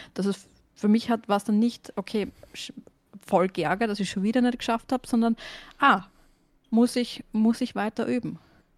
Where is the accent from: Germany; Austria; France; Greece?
Austria; accent: Austrian; Also ich rede relativ österreichisch, das ist langsames Deutsch.